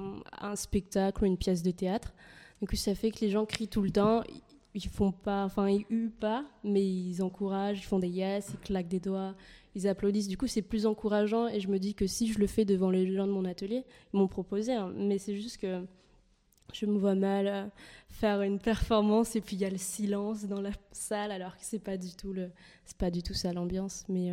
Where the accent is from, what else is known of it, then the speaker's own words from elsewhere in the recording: Barranquilla, Atlántico, Colombia; French is a second language; je suis colombienne, du coup, ça fait que dans ma ville natale, enfin, Barranquilla